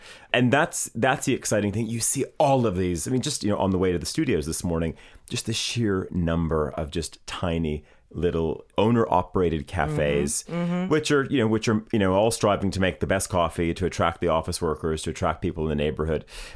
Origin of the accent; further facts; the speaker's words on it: Canada; I say this as a Canadian as well